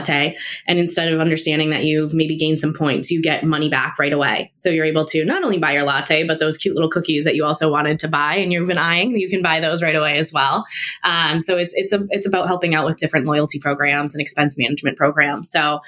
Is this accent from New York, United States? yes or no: no; Boston, Massachusetts, United States; I'm from Massachusetts. I'm in Boston, a Bostonian.